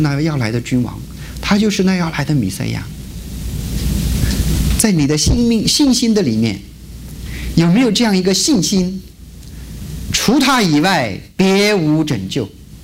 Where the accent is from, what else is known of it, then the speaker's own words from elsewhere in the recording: Xinjiang, China; 在我的家乡新疆那边有很多的穆斯林啊，很多的穆斯林